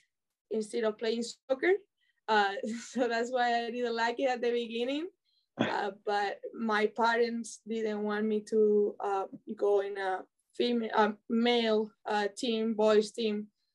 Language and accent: English; Aracena, Andalusia, Spain; I love where I live. Well, my hometown. Not where I live right now, but it's a small town, around 10,000 people. But it's close to Sevilla, that is an hour away.